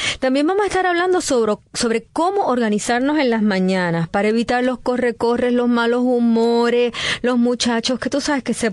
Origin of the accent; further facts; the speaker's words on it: Puerto Rico; soy una boricua que no me he enterado